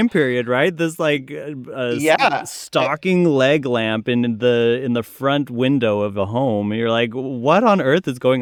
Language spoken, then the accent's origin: English; Utah, United States; I, once again, grew up in Utah. Very cold.